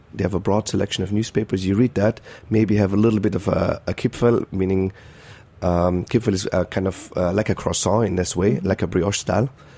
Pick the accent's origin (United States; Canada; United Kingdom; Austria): Austria; Innsbruck, Tyrol; I grew up in Innsbruck, in the area of Innsbruck.